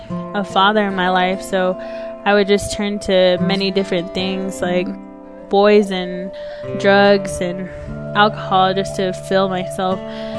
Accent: Kamiah, Idaho, United States; And I grew up in Kamiai, Idaho, which is there's about three reservations

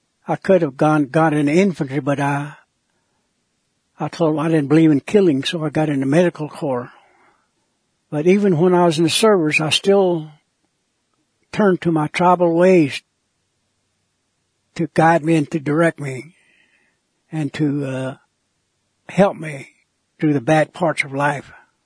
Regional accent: Oklahoma, United States; first language Kiowa; English is a second language; I learned English. I knew nothing but Kiowa. There went to school with every tribe in western Oklahoma were students there. We all grew up together.

